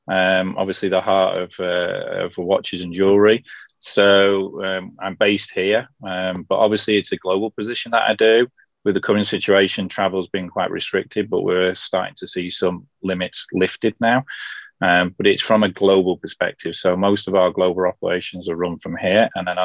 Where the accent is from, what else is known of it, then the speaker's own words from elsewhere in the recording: Southport, North West England, United Kingdom; So I remember way back when working in Southport, which was my hometown at the time.